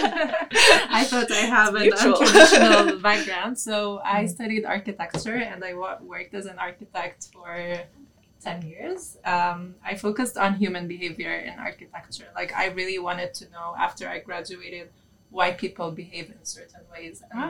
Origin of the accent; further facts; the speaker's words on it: Palestine; I come from Palestine